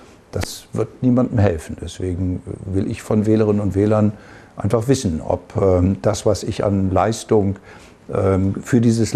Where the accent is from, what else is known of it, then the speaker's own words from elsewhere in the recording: Lower Saxony, Germany; born there; oder im Teufelsmoor, wo ich geboren bin